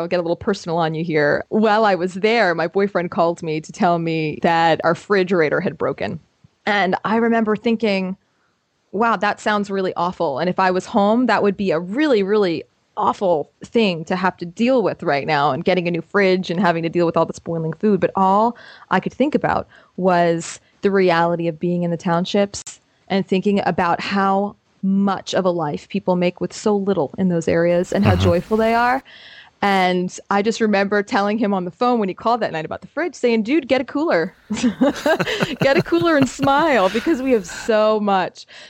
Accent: Florida, United States; That's good, because I'm from Florida originally.

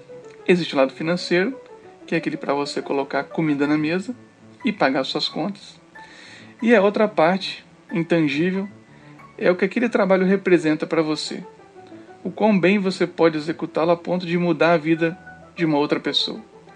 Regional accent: Cariacica, Espírito Santo, Brazil; eu sou de Cariacica, no Espírito Santo, e faço parte do Na Trilha Podcast.

